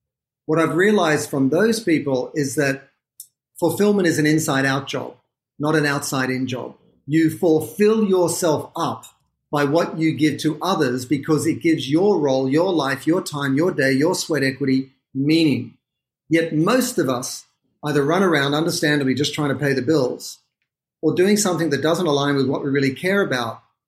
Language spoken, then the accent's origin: English; Australia; I'm an Australian